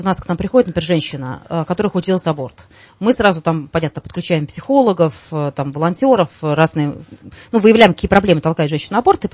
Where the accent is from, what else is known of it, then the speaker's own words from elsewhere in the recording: Moscow, Russia; Хотя сама москвичка коренная